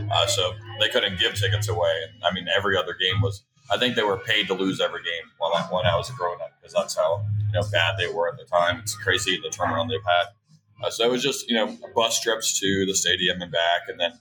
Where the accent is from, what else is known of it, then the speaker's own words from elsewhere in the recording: Orlando, Florida, United States; I grew up in Orlando, Florida, born and raised watching Dante Culpepper at UCF, actually.